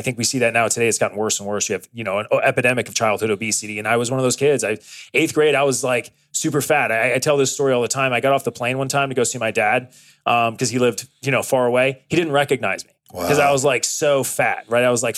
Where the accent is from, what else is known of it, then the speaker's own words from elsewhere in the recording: Tampa, Florida, United States; I grew up in a, I grew up right here in Tampa. I was the product of a single parent household.